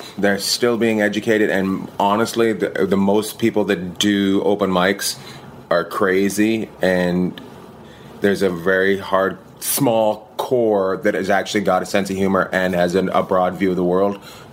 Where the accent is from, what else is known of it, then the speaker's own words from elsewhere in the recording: Canada; where I grew up in Canada is up near Alaska.